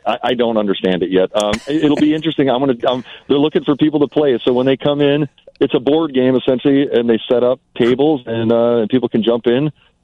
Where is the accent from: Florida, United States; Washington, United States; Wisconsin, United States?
Wisconsin, United States; Kenosha; So I grew up in Kenosha, which is not too far from Chicago, and I always wanted that really good Italian food.